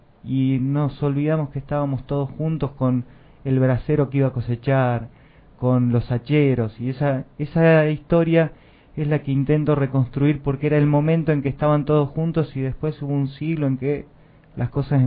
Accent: Santa Rosa, La Pampa, Argentina; tengo invitaciones oficiales de presentarlos en La Pampa, me han mandado cartas de la intendencia de mi pueblo

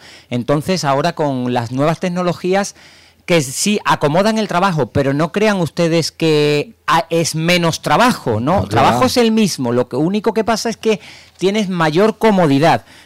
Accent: Andalusia, Spain; Bueno, provincia de Cádiz, sí, yo estoy muy orgulloso de ser provincia de Cádiz.

